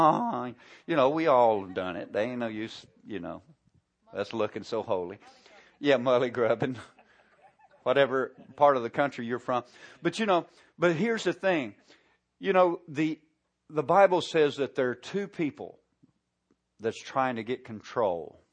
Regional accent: the South, United States; you know, I grew up in the South. So we had, and not just in the South, but in the country in the South.

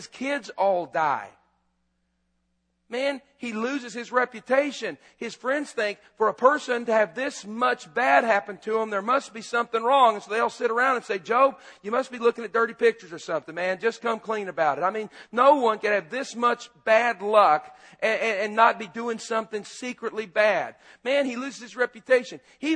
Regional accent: Lubbock, Texas, United States; I'm from Lubbock. Lubbock's a great town. I didn't pick it. My parents did.

